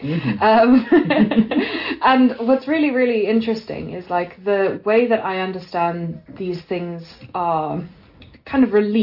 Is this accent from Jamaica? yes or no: no; South Africa; I am South African, and I had an amazing experience as a child